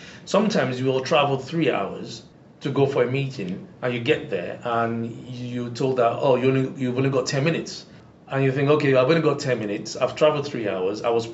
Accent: Nigeria; growing up in Nigeria in different environments, my grandfather's palace, and also on my father's side and on my mother's side

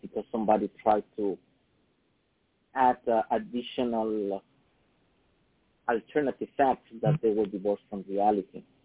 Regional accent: Ecuador; when I was growing up in Ecuador, the history lessons we received as a child

